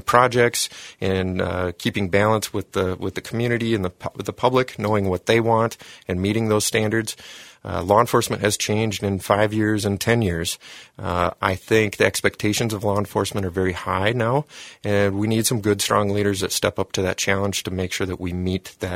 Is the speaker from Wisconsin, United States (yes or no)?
no; Sioux Falls, South Dakota, United States; I was a SDSU student. I grew up in Sioux Falls, came up here for college